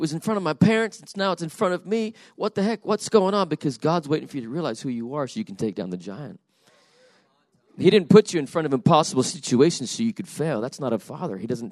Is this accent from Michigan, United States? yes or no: no; Salt Lake City, Utah, United States; I'm from Salt Lake City, Utah.